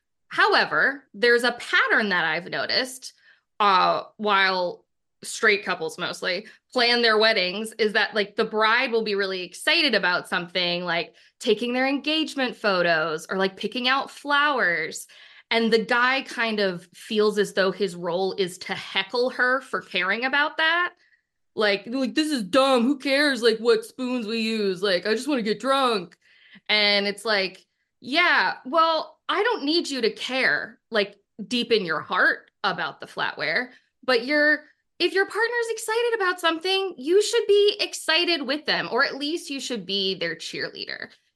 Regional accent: Boston, Massachusetts, United States; I'm from Boston, so the shitty guy quotient kind of knocks off the charts.

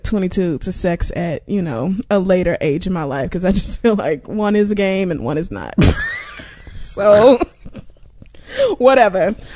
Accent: Chicago, Illinois, United States; I'm 22. I'm from Chicago.

